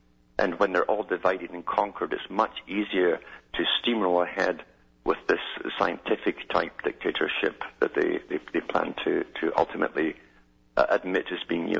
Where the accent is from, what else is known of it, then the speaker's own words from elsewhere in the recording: Scotland, United Kingdom; Scotland.